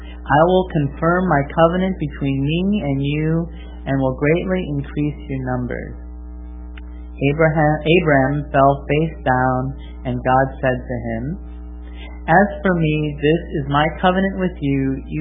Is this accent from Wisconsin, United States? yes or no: yes; Wisconsin, United States; now in South Carolina, United States; When I was growing up in Wisconsin in high school, I was on the wrestling team